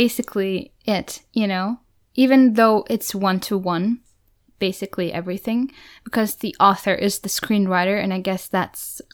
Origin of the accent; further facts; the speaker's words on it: Germany; accent: German; English is a second language; I'm German and I can't even do that. Like, this is my accent. Like, I try to make the German English accent and I can't.